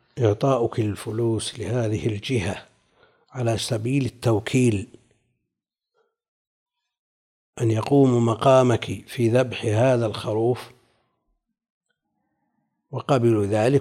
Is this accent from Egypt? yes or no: no; Najd, Saudi Arabia; هذا هو الموجود والمتعارف عليه عندنا في نجد، هذا هو المعروف عندنا